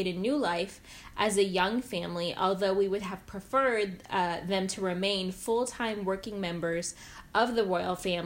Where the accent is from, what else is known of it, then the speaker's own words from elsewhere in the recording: Iowa, United States; born there; Now, I'm an American. I was born in Iowa. I'm about as American as they come, okay?